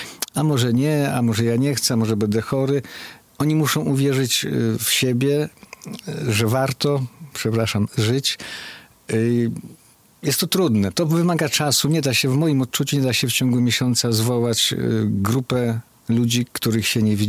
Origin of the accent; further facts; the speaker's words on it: Kuźnica, Podlaskie Voivodeship, Poland; now in Sokółka, Poland; Ja po prostu aktualnie mieszkam w Sokółce, a urodziłem się i mieszkałem w Kuźnicy Białostockiej.